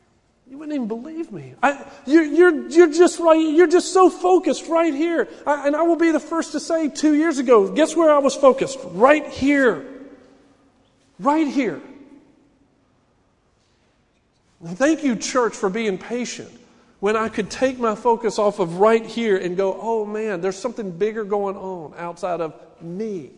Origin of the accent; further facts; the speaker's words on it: Texas, United States; I can only show you my perspective as an American because that's what I am. I'm here in Texas.